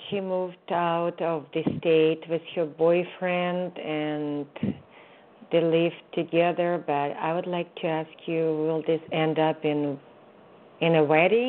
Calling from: California, United States; I'm calling from California, and should I ask my question?

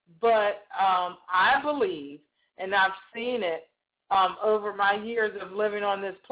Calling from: Pittsburgh, Pennsylvania, United States; I'm calling from Pittsburgh.

